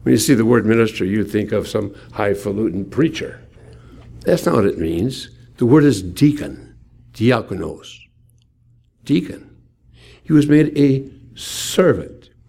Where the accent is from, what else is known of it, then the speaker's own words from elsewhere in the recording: Hinckley, Minnesota, United States; I grew up in Hinckley, Minnesota, where the men are men and pansies are flowers and the women are slightly above average.